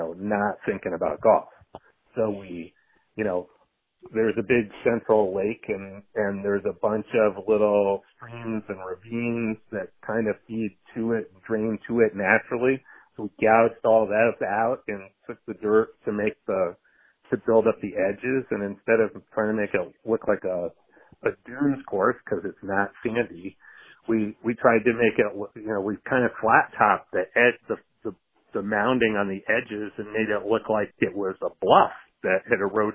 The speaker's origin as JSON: {"language": "English", "region": "East Coast", "country": "United States", "tie": "born or raised there", "said": "I grew up on the East Coast"}